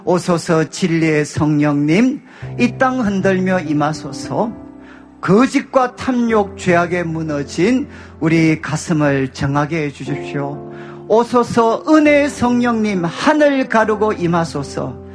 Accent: Daegu, South Korea; 저도 이제 대구 사람인데 어떻게 하면 이 대구 지역을 조금이라도 도울 수 있을까?

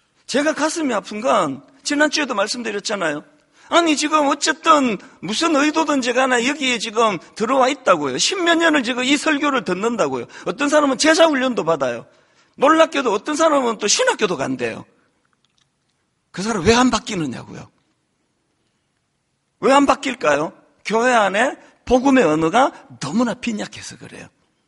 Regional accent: South Korea; 저같이 뭐 그 한국에서 온 사람도 하나도 안 어려워요.

